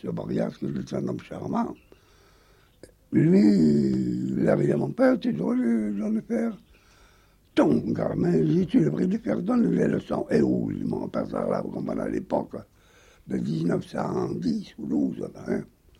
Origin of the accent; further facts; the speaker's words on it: Sarlat, Nouvelle-Aquitaine, France; j'ai été élevé à Sarlat. Toute ma jeunesse s'est déroulée dans la ville natale d'Étienne La Boétie.